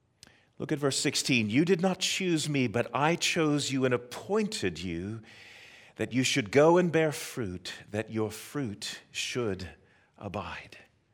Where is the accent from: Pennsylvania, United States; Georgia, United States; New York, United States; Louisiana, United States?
Pennsylvania, United States; Pittsburgh; Where I grew up in Pittsburgh, we played on, crossed over, and were around railroad tracks all the time.